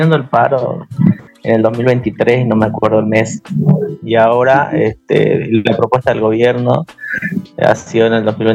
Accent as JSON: {"language": "Spanish", "country": "Bolivia", "said": "Al final somos todos bolivianos y debemos querernos como bolivianos, ¿no?"}